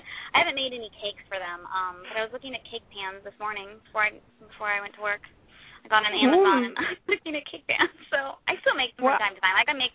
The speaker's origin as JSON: {"language": "English", "town": "Roanoke", "region": "Virginia", "country": "United States", "said": "I'm like, I am from Roanoke, Virginia. Like, that is truly how so many people are, and I relate to it, and I love it."}